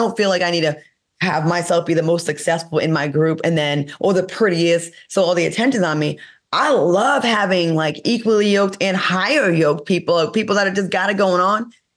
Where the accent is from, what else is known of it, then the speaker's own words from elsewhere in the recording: Rhode Island, United States; Jamil is from Connecticut. I'm from Rhode Island.